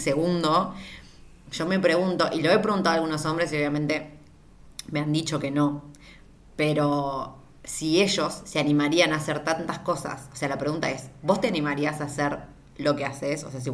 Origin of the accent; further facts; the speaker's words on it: Argentina; por lo menos como argentina, a mí nada me garantiza que no me pase nada quedándome acá